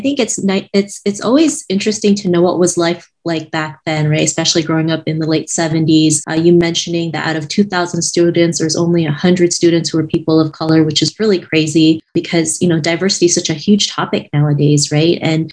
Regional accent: Canada; especially growing up in Canada in the 90s.

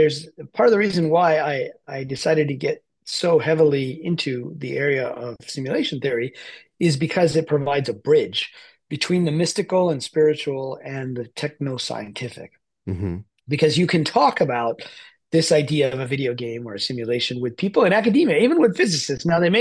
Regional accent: Pakistan; born there; But I'm not even a Hindu technically. I was born in Pakistan.

